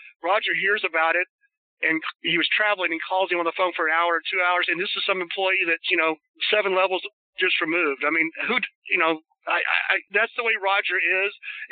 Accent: San Antonio, Texas, United States; Well, I grew up in San Antonio, Texas

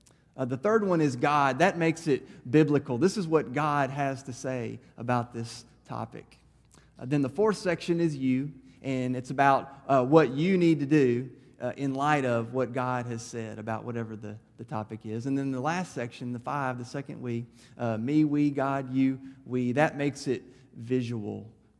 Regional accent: Murfreesboro, Tennessee, United States; First United Methodist Church in my hometown of Murfreesboro, Tennessee.

